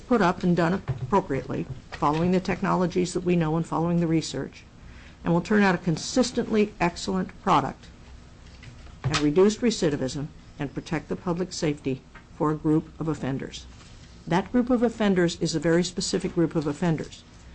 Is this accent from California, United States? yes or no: yes; California, United States; I am from Butte County, California, and I am a special assistant district attorney in that county of approximately 215,000 people.